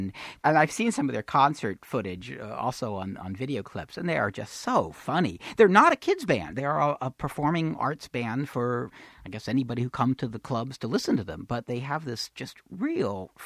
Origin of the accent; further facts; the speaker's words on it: Santa Cruz, California, United States; she actually was another person who had my albums growing up in Santa Cruz, California.